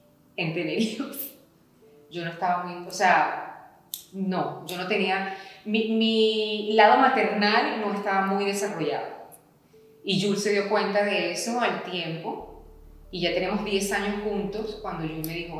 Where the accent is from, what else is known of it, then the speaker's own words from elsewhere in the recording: Caracas, Capital District, Venezuela; born there; Yo nací en Caracas, pero ese pueblo yo lo adopté como mío y es Caracas y Caribe.